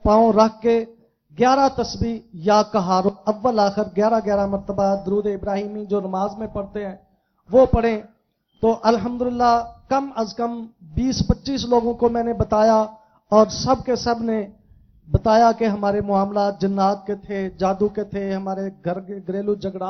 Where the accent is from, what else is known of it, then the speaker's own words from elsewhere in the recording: Bahawalnagar, Punjab, Pakistan; میں ضلع بہاول نگر سے آیا ہوں.